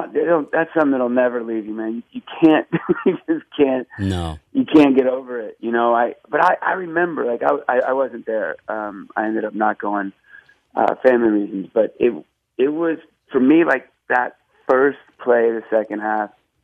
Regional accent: Atlanta, Georgia, United States; moved away as an adult; also born or lived in Philadelphia; now in New York, United States; I mean, I was born in Philly, but I've lived, all my growing up was in Atlanta. And when I moved to New York like 20 plus years ago

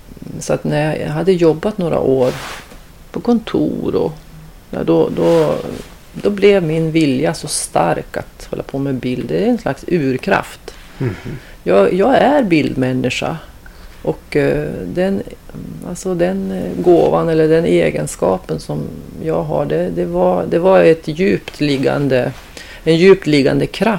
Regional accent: Sundsvall, Västernorrland County, Sweden; born there; moved away as an adult; Jag var bara 18 år när jag kom hit från Medelpad, då, Sundsvallstrakten där jag är född.

